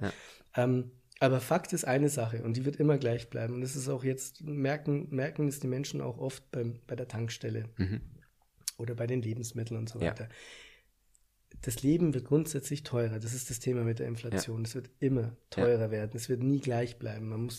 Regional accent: Bavaria, Germany; weil bei uns in Bayern ist es einfach teuer.

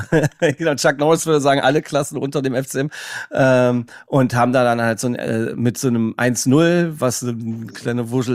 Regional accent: Magdeburg, Saxony-Anhalt, Germany; als ein Magdeburger Jung, der auch sehr viel gute Beziehungen nach Halle hat

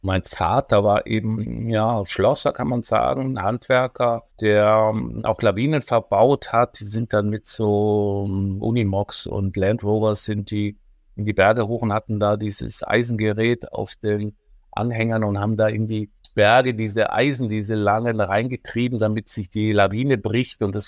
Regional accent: Bavaria, Germany; als Allgäuer, da hast du eigentlich das R da vorne, der Rollsch da vorne

